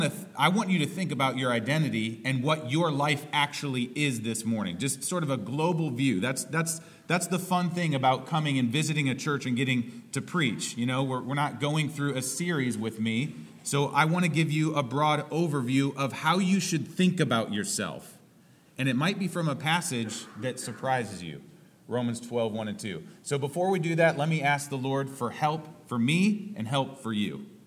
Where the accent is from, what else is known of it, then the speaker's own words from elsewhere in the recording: Cleveland, Ohio, United States; I'm from the Cleveland, Ohio area, and so I'm also a Browns Indians fan